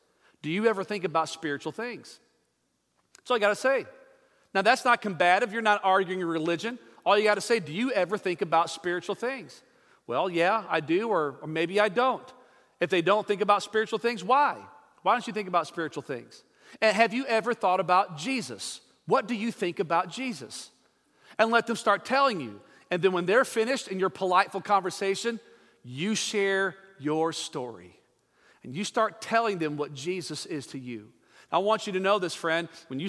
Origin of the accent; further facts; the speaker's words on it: Georgia, United States; And I told her I'm from Georgia, and I was a pastor.